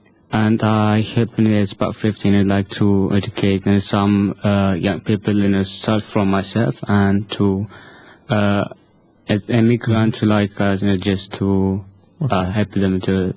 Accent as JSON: {"language": "English", "country": "Eritrea", "lives_now": "Malta", "said": "I'm from Eritrea. And I have been in Malta almost 5 years."}